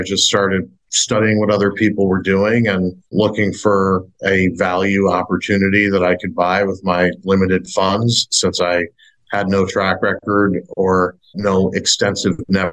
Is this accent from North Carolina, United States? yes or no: no; St. Louis, Missouri, United States; I had done 10 or 12 fix and flip houses back in my hometown of St. Louis.